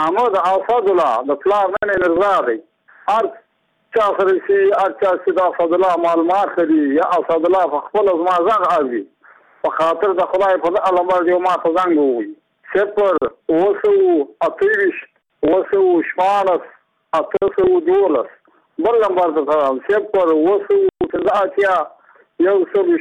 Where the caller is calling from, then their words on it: Badghis, Afghanistan; زه په خپله د بادغیس ولایت یم د مقر د ولسوالۍ یم